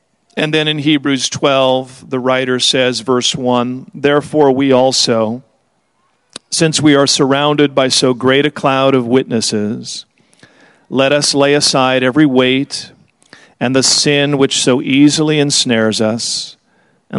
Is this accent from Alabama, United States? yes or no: no; California, United States; And I said, oh, I'm from California.